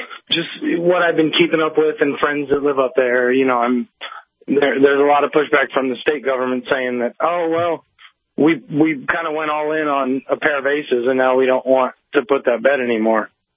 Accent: South Dakota, United States; I'm originally from South Dakota

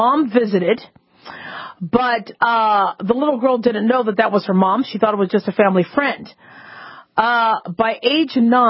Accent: Phoenix, Arizona, United States; I mean, I've lived in extreme heat most of my life because I grew up in Phoenix.

